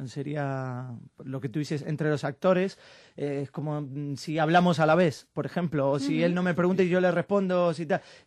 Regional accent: Buenos Aires, Argentina; now in Madrid, Spain; Yo soy de Buenos Aires, porteño. Vine a Madrid por otro tipo de cosas y tal.

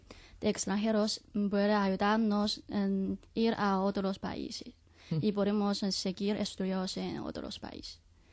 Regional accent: Hunan, China; Spanish is a second language; now in Spain; Y yo soy de Hunan.

